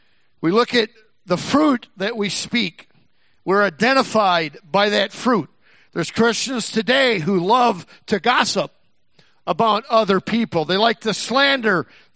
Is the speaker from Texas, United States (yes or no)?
yes; Texas, United States; born there; We grew up in the South. Our whole family was born in Texas.